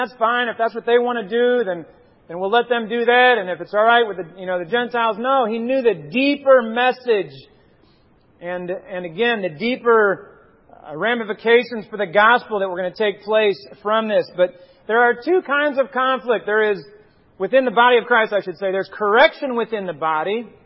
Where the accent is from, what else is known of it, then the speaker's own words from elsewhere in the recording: Martinsville, United States; where I grew up in Martinsville. We were out in the country, and country living is just kind of a different pace.